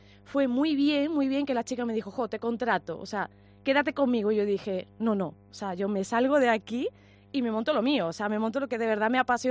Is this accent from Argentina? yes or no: no; Córdoba, Andalusia, Spain; now in Ferrol, Spain; a Ferrol llego básicamente por amor, porque yo soy de Córdoba.